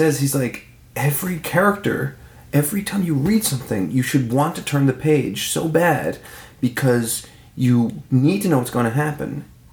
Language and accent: English; Newfoundland and Labrador, Canada; I went to see it. I'm from Newfoundland.